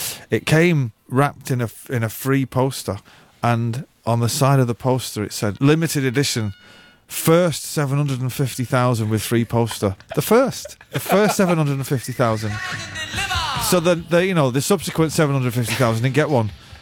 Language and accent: English; Ireland; Most of it's to do with being Irish.